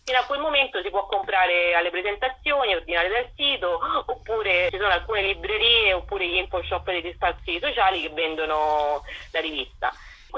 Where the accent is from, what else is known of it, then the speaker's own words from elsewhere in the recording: Rome, Lazio, Italy; io sono romana